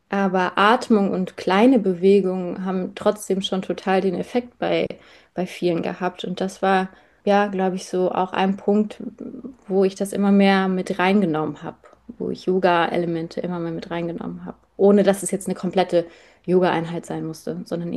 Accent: Rhineland-Palatinate, Germany; now in Munich, Germany; ich bin 33 Jahre alt und ich komme eigentlich aus der Nähe von Mainz, wohne aber jetzt in München schon seit ein paar Jahren.

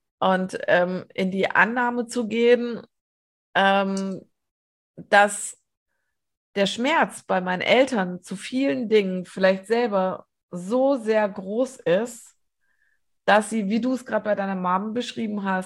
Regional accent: Hannover, Lower Saxony, Germany; ich komme ja aus Hannover und lebe jetzt im Großraum Stuttgart

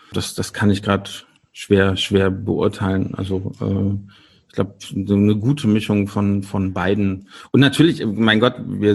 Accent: Rhineland, Germany; Nein, wir sind Rheinländer.

